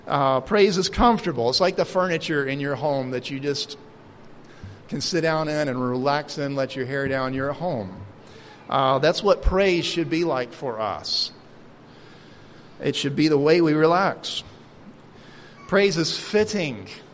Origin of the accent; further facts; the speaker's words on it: Alabama, United States; Y'all, as I like to say since I'm from Alabama.